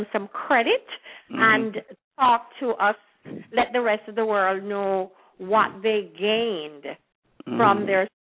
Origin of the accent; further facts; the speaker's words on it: Jamaica; now in United States; during my period of growing up in Jamaica.